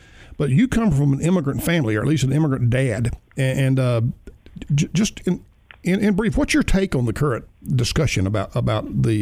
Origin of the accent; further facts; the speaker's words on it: Birmingham, Alabama, United States; Christina, I was raised in Birmingham, Alabama, and some of the stories that I was told over there